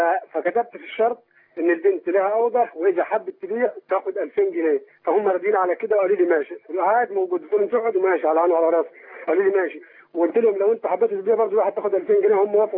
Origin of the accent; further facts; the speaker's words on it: Egypt; now in Libya; بقول لك انا قاعد في ليبيا. انا مصري.